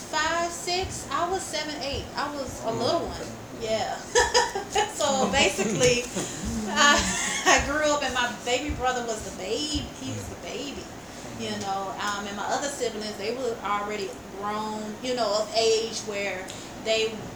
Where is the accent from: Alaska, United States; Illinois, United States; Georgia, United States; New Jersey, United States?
Georgia, United States; Atlanta; Growing up in Atlanta, born and raised, it was time for a change.